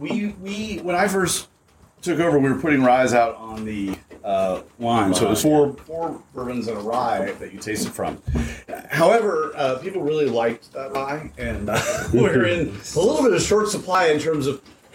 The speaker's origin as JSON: {"language": "English", "region": "Kentucky", "country": "United States", "said": "I'm from Western Kentucky originally, and an old family friend has peach orchards out there."}